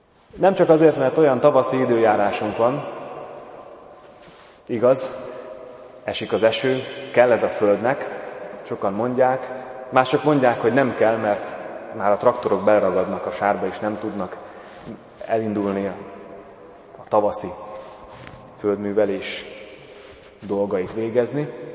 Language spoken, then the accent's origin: Hungarian; Hungary; Én Tiszaparton születtem, ott nevelkedtem sokáig, amikor elindul a tavasz, és érezzük a szél illatán, hogy ez a tavasz, akkor árad a Tisza.